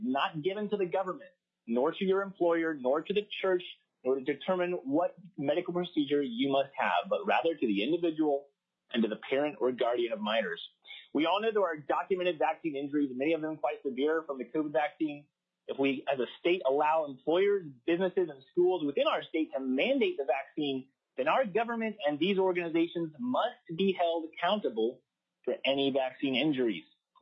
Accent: Soldotna, Alaska, United States; from Soldotna, Alaska.

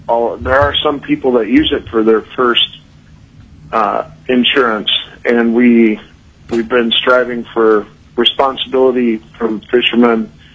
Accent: Ketchikan, Alaska, United States; I'm the ranking member. I'm from Ketchikan.

